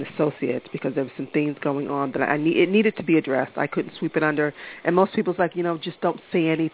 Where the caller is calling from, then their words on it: Massachusetts, United States; I'm calling from Massachusetts.